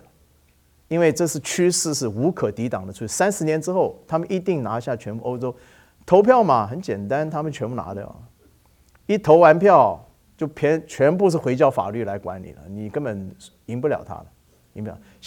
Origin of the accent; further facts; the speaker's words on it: China; 我们中国人最好的移民，我告诉你，我们无论走到哪个国家，我们马上融入，立刻融入